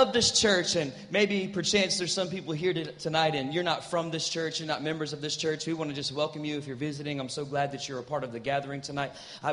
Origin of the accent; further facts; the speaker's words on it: Southern United States, United States; I'm from the South, y'all.